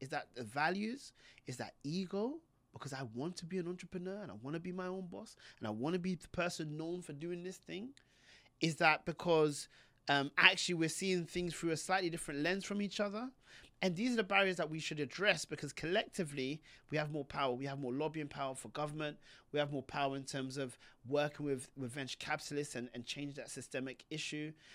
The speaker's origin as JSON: {"language": "English", "region": "London", "country": "United Kingdom", "tie": "born or raised there", "said": "The fact that I grew up, let's say, as a Pakistani boy in a working class community in London really matters."}